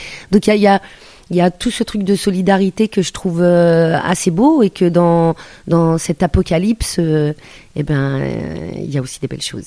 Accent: Angoulême, Nouvelle-Aquitaine, France; je suis née à Angoulême, donc je suis franco-maghrébine, charentaise berbère

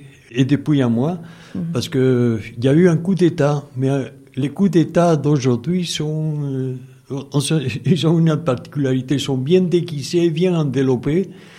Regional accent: Puno, Peru; French is a second language; dans le sud du Pérou, dans la région dans laquelle je suis originaire, la région de Puno. C'est le plateau à 3800 mètres, frontière avec la Bolivie.

